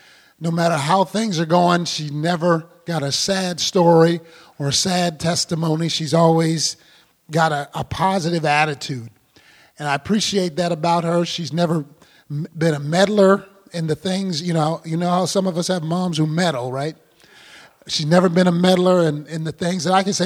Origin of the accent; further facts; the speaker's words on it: Seattle, Washington, United States; also born or lived in Wichita, United States; We grew up here in Seattle area. I was actually born in Wichita but didn't live there. My dad was transferred from Boeing in Wichita to Boeing in Seattle.